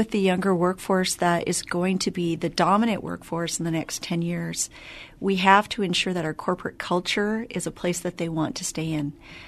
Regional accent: Pacific Northwest, United States; now in La Crosse, United States; because I come from the Pacific Northwest, I love the outdoors.

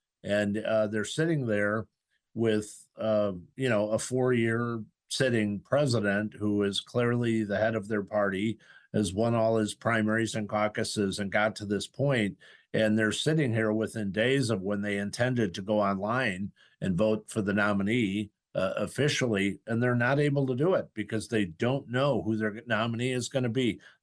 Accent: Madison, Wisconsin, United States; I'm a homer. I'm actually from Madison. Grew up right next to UW-Madison. My parents both worked at UW-Madison.

